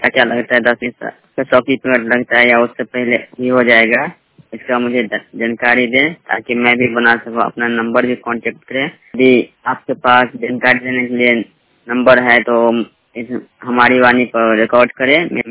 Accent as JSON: {"language": "Hindi", "town": "Darbhanga", "region": "Bihar", "country": "India", "said": "मैं दरभंगा जिला बिहार के रहने वाला हूँ 100% ब्लाइंड।"}